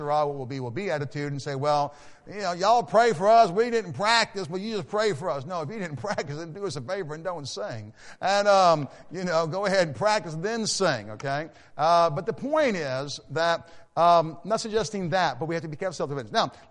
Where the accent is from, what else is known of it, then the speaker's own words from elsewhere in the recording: United States; So I thank God I'm an American, but I've got to be careful.